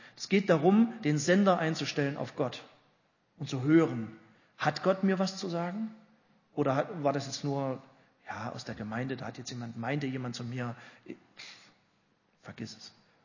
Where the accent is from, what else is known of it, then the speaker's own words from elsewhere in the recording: East Germany, Germany; Ich bin ja auch Ossi